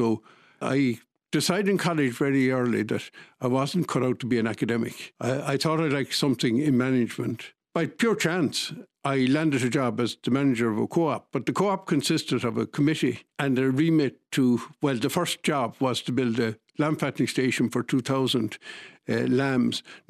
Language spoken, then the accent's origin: English; Dublin, Leinster, Ireland; I grew up in Pembroke Park, which is Donnybrook, Ballsbridge area. I went to school in Mount Merion, so I passed RTE on my way to school over many, many years, and I went to college in UCD.